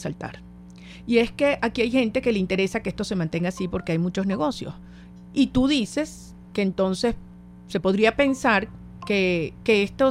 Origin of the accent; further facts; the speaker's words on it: Venezuela; Mi respeto como ciudadana, como venezolano